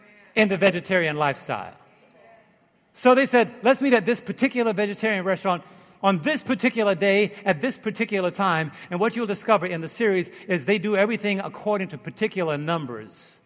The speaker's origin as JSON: {"language": "English", "town": "Brooklyn", "region": "New York", "country": "United States", "said": "I'm from Brooklyn."}